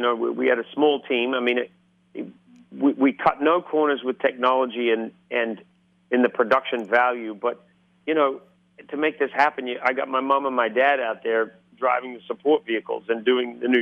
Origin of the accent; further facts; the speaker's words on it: Christchurch, Canterbury, New Zealand; We went back to my hometown where Harry Watson, the New Zealand writer, was from. We went back to the Isaac Theatre Royal, where, you know, we had a terrible earthquake in Christchurch a few years ago.